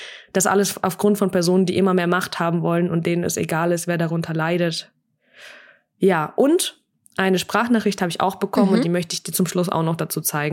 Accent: Russia; Ich komme selbst ursprünglich aus Russland

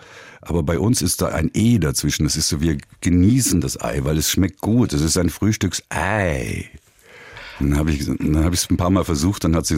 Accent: Germany; now in Vienna, Austria; Ich bin scheinbar unsterblich als Deutscher in Wien.

